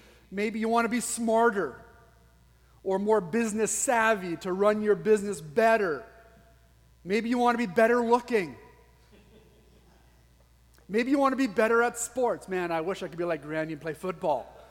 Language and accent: English; Saskatchewan, Canada; It turns out I grew up in Saskatchewan.